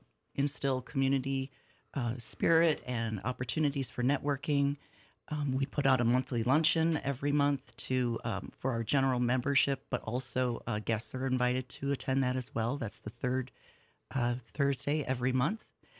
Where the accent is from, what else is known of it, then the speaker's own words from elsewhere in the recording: Buffalo, New York, United States; Oh, a little bit. I grew up near Buffalo.